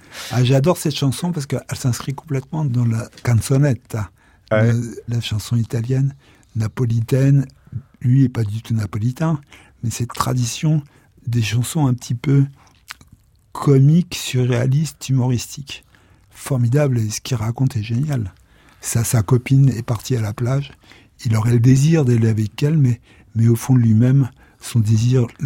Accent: Villejuif, Île-de-France, France; J'ai les deux pieds ici depuis toujours, hein. Je suis né à Villejuif.

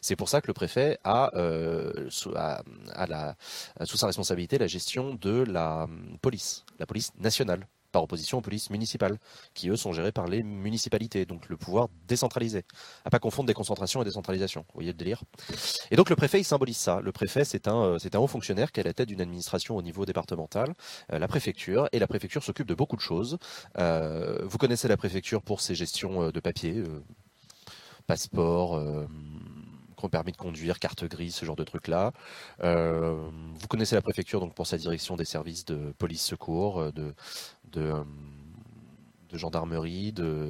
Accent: Bordeaux, Nouvelle-Aquitaine, France; c'était l'ancien préfet de chez nous à Bordeaux.

